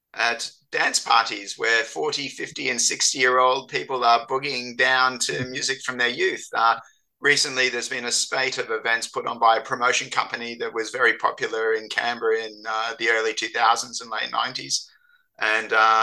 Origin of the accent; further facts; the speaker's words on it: United States; I can remember when I was in year 5 or so. I grew up in America